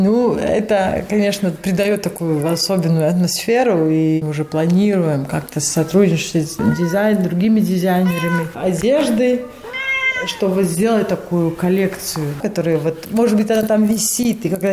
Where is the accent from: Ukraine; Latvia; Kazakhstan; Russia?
Latvia; Riga; Да-да-да, я из Риги. Всю жизнь прожила в Риге